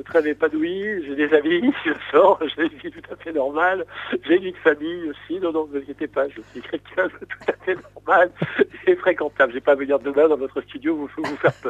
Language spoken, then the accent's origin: French; Saint-Quentin, Hauts-de-France, France; Je suis originaire de Picardie, comme vous l'avez compris, donc de Saint-Quentin, exactement, qui est une ville industrielle et post-industrielle